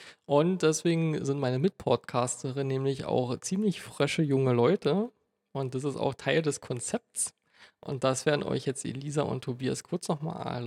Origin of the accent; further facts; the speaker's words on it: Brandenburg, Germany; Also ich bin selber ein Brandenburger Urgestein, bin im kleinen Dorf nördlich von Oranienburg aufgewachsen, irgendwann nach Oranienburg gezogen und dann zum Studium damals nach Potsdam.